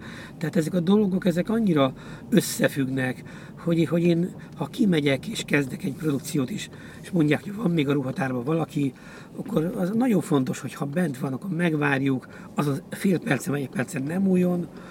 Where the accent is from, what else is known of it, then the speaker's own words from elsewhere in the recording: Mosonszentmiklós, Győr-Moson-Sopron, Hungary; És akkor mindig Moson-Szentmiklóson laktunk, kultúrházban nőttem fel, és azért is vagyok egyébként ilyen kultúra rajongó.